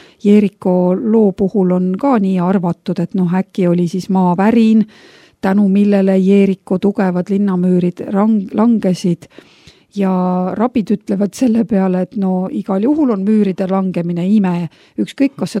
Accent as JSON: {"language": "Estonian", "town": "Viljandi", "region": "Viljandi County", "country": "Estonia", "tie": "born there", "also_born_or_lived": "Tartu / Israel", "lives_now": "Tallinn, Estonia", "said": "Ma olen sündinud Viljandis ja olen elanud ka üle 10 aasta Tartus, vahepeal mõned aastad Iisraelis ja siis nüüd juba ka päris palju aastaid Tallinnas"}